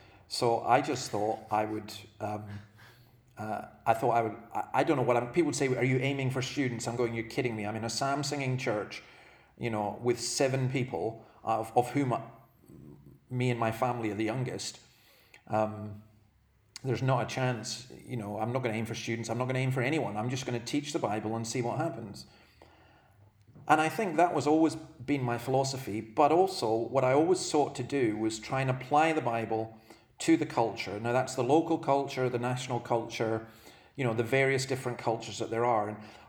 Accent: Scotland, United Kingdom; also born or lived in Berwick-upon-Tweed, England; now in Australia; I'm from Scotland. Although I'll tell you this, but you have to keep it quiet. I was actually born in England, in Berwick-upon-Tweed, which is disputed territory, I know. But I have been a minister in Scotland for 33 years.

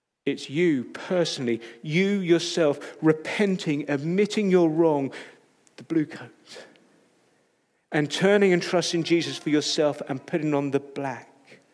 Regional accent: Rochford, East of England, United Kingdom; born there; It says where I was born in Rochford many years ago now.

